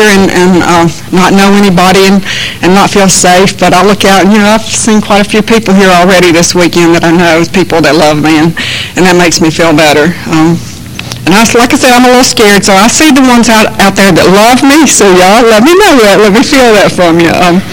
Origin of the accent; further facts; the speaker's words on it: Belmont, North Carolina, United States; born there; So I was born in Belmont. That's on the eastern end of the county. And Belmont, Gaston County is a textile county.